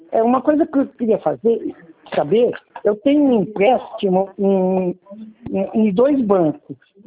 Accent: São Paulo, Brazil; Não, eu sou de São Paulo, mas tenho conta em Santos agora

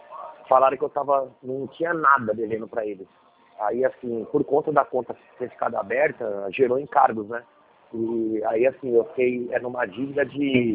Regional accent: São Paulo, Brazil; now in Jundiaí, Brazil; eu sou nascido e criado em São Paulo, atualmente eu moro em Jundiaí.

